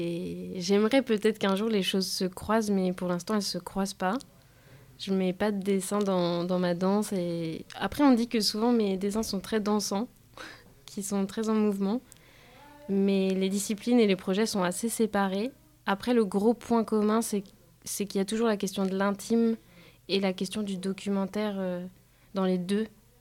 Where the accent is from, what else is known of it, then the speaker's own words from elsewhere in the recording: Brittany, France; now in Marseille, France; Non, je suis originaire de Bretagne. Je suis arrivée à Marseille en plein milieu de la création du livre.